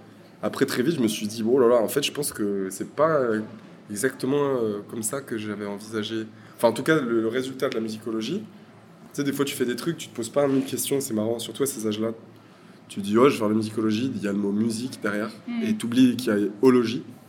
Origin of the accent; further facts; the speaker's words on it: Saint-Etienne, Auvergne-Rhône-Alpes, France; Non, je dis ça parce qu'à Saint-Etienne, comme on vient de Saint-Etienne, on peut rapprocher des syllabes comme ça.